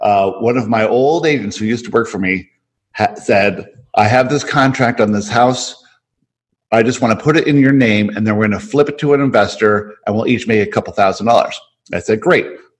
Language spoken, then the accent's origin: English; Florida, United States; And so then growing up, I grew up very normal in South Florida.